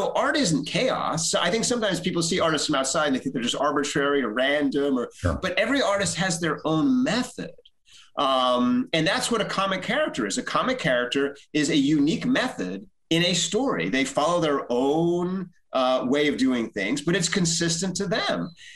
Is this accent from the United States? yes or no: yes; United States; for me, growing up in America, it was a very kind of special thing.